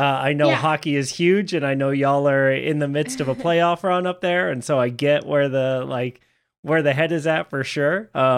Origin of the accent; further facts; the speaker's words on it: New England, United States; Yeah, we're transplants from New England, and so we are Bruins.